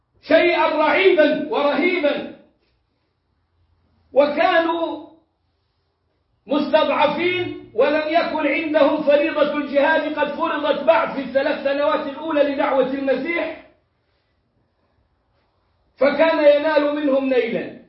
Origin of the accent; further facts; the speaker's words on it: Egypt; زي ما بيغنوا عندنا في مصر.